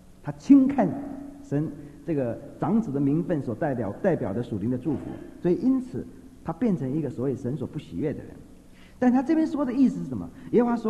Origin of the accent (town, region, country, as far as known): China